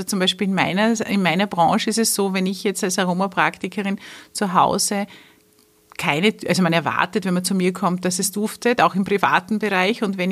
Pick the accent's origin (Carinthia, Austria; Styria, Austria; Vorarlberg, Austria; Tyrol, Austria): Styria, Austria; born there; also born or lived in Vienna / Lower Austria; im Jahr 2000, da habe ich noch in Niederösterreich gewohnt. Ich bin zwar gebürtige Steirerin, aber habe einen Ausflug nach Wien und Niederösterreich gemacht.